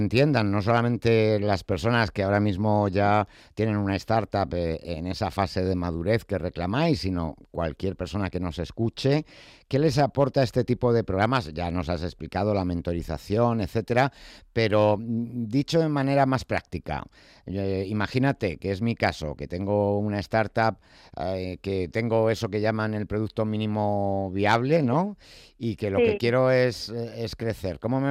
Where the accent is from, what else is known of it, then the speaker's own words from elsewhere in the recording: Madrid, Community of Madrid, Spain; yo soy de Vicálvaro, o sea que a ver lo que me vas a contar de mi barrio.